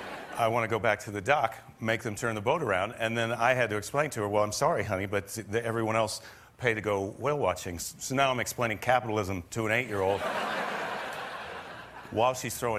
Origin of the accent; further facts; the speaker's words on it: Iowa, United States; because I'm from the Midwest, I'm from Iowa, where whale watching was not on the menu.